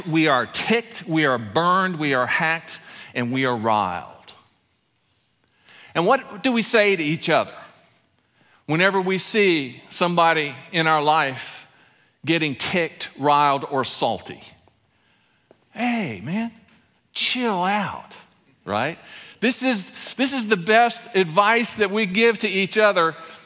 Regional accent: Ireland; That's not to say that I don't get angry, but I'm Irish, and you know, the Celtic gene, you know, has anger as a part of it.

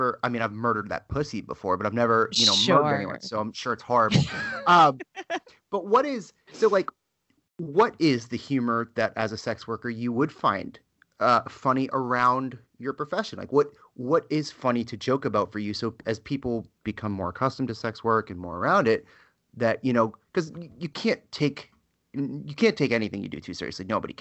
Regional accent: Northeast, United States; You know, and I'm from the Northeast, where, you know, whatever.

